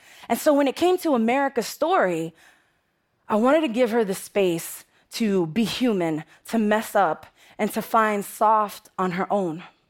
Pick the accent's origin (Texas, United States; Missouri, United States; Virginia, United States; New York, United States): New York, United States; Bronx